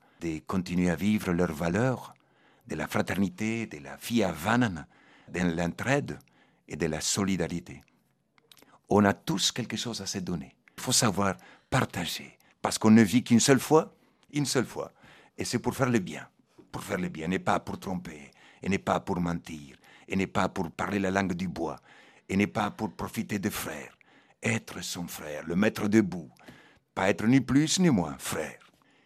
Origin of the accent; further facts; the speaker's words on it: Argentina; moved away; Moi, j'ai commencé en Argentine, quand j'avais 17 ans. Et quand j'ai quitté l'Argentine, mon pays que j'aimais, je pleurais.